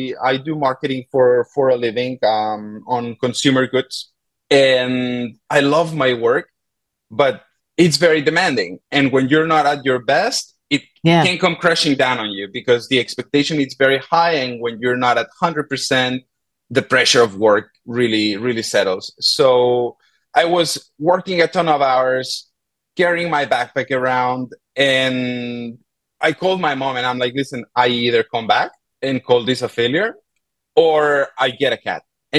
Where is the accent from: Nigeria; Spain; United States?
Spain; Barcelona, Catalonia; Yes, I'm from Barcelona